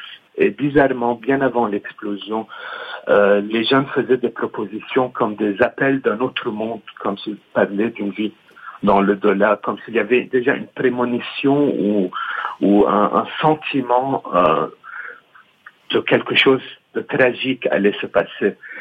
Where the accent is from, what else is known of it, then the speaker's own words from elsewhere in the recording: Lebanon; que ce soit nous en tant que Libanais ou que ce soit la communauté internationale